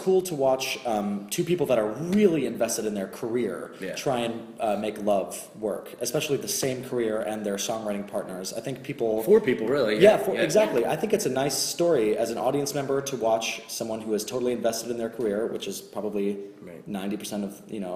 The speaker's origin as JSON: {"language": "English", "town": "Cleveland", "region": "Ohio", "country": "United States", "tie": "born or raised there", "lives_now": "New York, United States", "said": "I'm also from the Midwest. I grew up in Cleveland, Ohio. I live in New York now."}